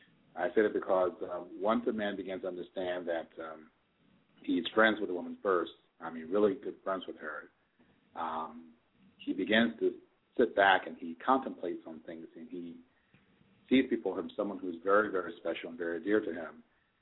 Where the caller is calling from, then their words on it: Piscataway, New Jersey, United States; I'm calling from Piscataway.